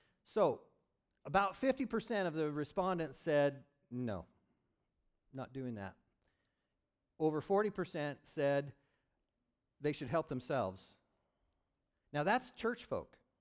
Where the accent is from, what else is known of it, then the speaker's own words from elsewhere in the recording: Oregon, United States; My hometown is a little town, 10,000 people, farming community, really healthy, wholesome, just a very good place to grow up. And it was in Oregon.